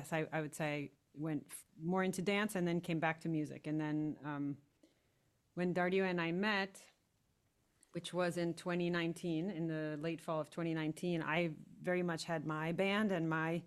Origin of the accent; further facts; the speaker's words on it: St. Louis, Missouri, United States; I grew up in St. Louis, Missouri. You could argue it's sort of a center of blues or American folk music culture historically.